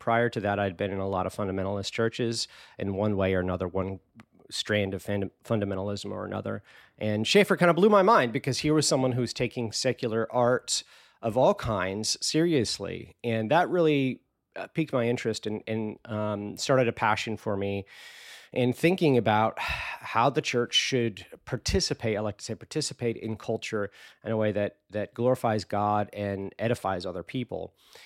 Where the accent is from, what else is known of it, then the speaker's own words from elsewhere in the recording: California, United States; born there; So I was born in Southern California, homeschooled all my life